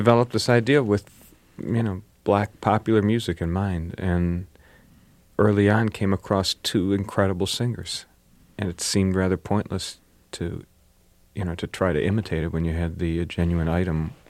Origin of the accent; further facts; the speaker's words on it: Detroit, Michigan, United States; We grew up in Detroit in a great period in the late 60s where, you know, Motown music was still being made in Detroit